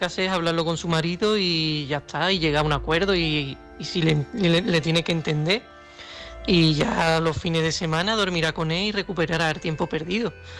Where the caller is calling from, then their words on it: Seville, Andalusia, Spain; de Sevilla